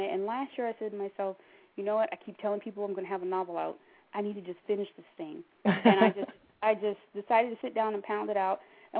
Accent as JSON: {"language": "English", "town": "Stockton", "region": "California", "country": "United States", "tie": "born or raised there", "said": "I never thought growing up in Stockton, California, in a drug-infested neighborhood surrounded by gangs and a lot of depression and hardship"}